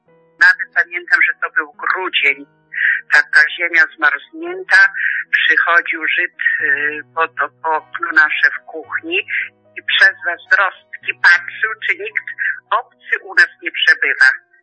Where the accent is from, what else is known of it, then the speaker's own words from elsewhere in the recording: Kamionka, Podlaskie Voivodeship, Poland; Moja rodzinna wieś i rodzice, gdzie mieszkali, to się nazywa Kamionka, parafia Jasionówka, a powiat teraz Mońki.